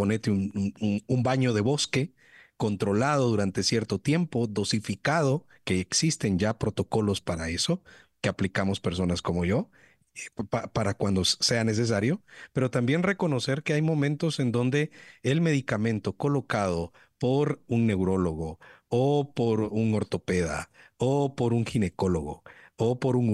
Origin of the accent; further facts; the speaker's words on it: Guatemala; vengo ejerciendo esta profesión en un lugar como nuestro país, como Guatemala.